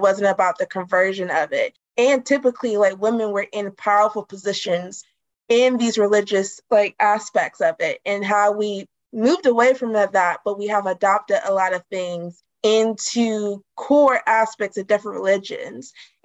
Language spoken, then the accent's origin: English; United States; now in United Kingdom; I'm American. So in my country, even in school systems, even in the way of life, is very American-esque. And even though I currently live in the UK